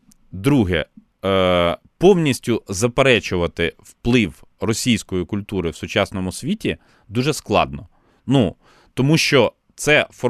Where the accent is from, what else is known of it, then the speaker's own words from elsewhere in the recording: Kyiv, Ukraine; first language Russian; Ukrainian is a second language; Я народився і виріс в російськомовній родині в Києві і закінчив школу з російською мовою викладань.